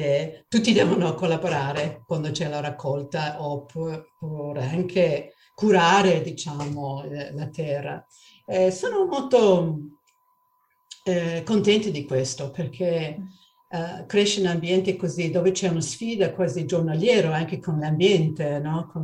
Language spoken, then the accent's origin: Italian; Australia; Italian is a second language; now in Europe; io sono cresciuta in un paesino piccolissimo nel bush, come si dice in inglese, e così ho sviluppato un rapporto molto intimo con la flora e fauna, e che in Australia